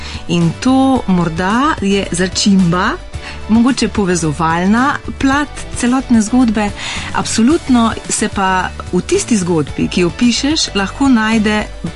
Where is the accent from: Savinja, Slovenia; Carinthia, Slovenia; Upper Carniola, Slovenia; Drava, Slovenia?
Savinja, Slovenia; Škale; born there; kulturna dediščina moje rojstne vasi, kajti se veste, potopljeni grič škalski je še vedno buri duhoveno